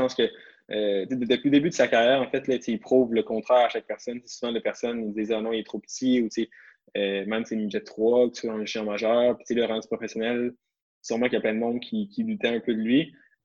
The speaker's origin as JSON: {"language": "French", "town": "Quebec City", "region": "Quebec", "country": "Canada", "said": "moi, je viens de Québec."}